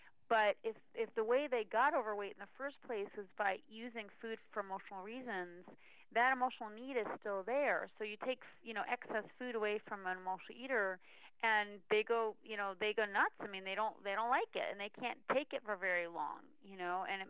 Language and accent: English; Northeast, United States